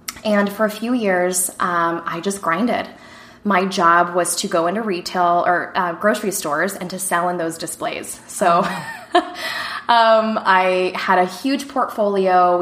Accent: Colorado, United States; moved away; So I'm from Colorado originally and moved to Arizona for school.

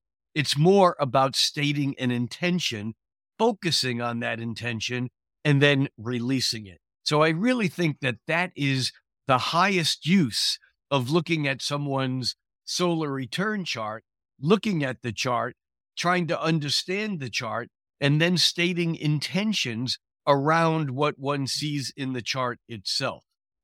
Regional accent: Bronx, New York, United States; born there; now in Redmond, United States; I was born in the Bronx, New York. Do I run my solar return chart for the Bronx? Or do I run my solar return chart for Redmond, Washington, outside of Redmond, which is where I live?

